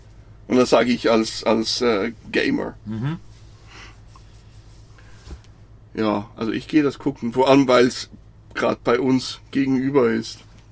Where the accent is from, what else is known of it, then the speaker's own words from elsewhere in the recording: Switzerland; als Schweizer, liest man das halt so als